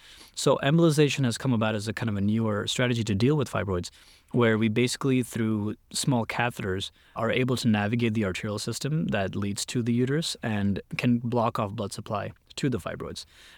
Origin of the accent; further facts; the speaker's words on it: Chicago, Illinois, United States; I'm originally from Chicago. I still live there actually with my wife and one daughter.